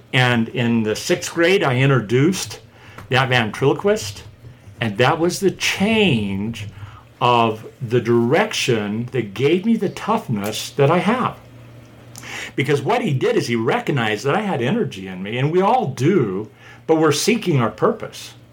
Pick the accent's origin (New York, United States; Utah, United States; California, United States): Utah, United States; Ogden; I'm from Ogden, Utah.